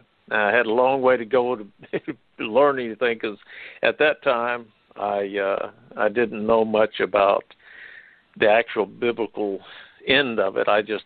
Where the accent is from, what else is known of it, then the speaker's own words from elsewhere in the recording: Lawton, Oklahoma, United States; I grew up in Lawton, Oklahoma. I graduated from high school in 1973. I got an associate degree in basket weaving and pee-pee pitching here in Oklahoma.